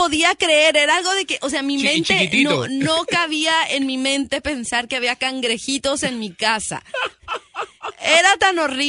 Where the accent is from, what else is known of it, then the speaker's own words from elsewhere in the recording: El Paso, Texas, United States; now in Florida, United States; vengo de Texas, del Paso, de un área seca, que no estoy acostumbrada ni al agua ni a nada de esas cosas, uh-huh. ni al clima tropical.